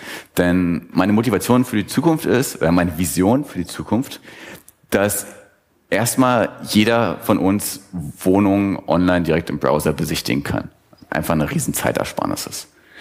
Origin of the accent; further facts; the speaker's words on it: Magdeburg, Saxony-Anhalt, Germany; Und ich komme jetzt aus Magdeburg, Sachsen-Anhalt.